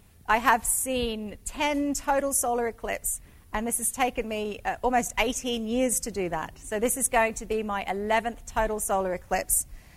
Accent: Australia; And so I'm actually from Australia. I'm Australian, and there's so many similarities between us Aussies and you Nebraskans.

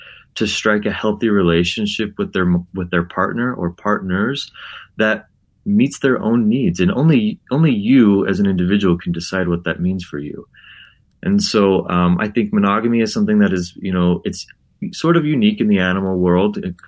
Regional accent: South Jordan, Utah, United States; You know, I grew up in South Jordan, and I grew up with, you know, kids in my school that were children of polygamous families.

